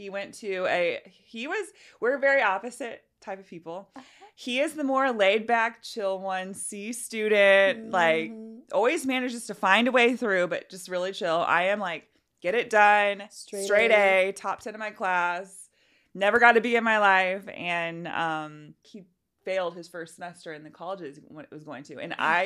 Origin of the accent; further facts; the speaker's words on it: Indianapolis, Indiana, United States; I was born and raised in Indy. Grew up on the south side, actually. So I'm like an hour south of where I am now. Just your normal, typical childhood. My mom grew up in the area. Grandma grew up in the area. Very Midwest.